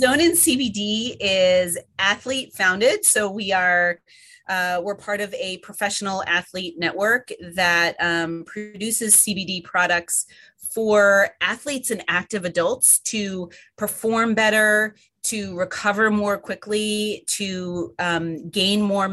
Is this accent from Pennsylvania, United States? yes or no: yes; Philadelphia, Pennsylvania, United States; So I actually grew up in Philadelphia. I'm an East Coaster at heart.